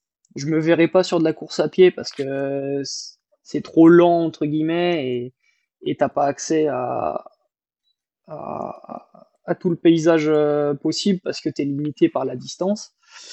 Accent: Nantes, Pays de la Loire, France; Et j'ai fait le choix de partir de Nantes, ma région natale, pour m'installer, dans les Alpes.

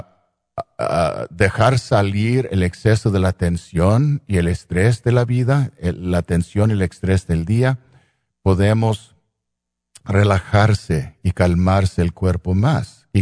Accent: East Los Angeles, California, United States; yo soy un chicanito de East LA, so yo sé cómo es no tener nada.

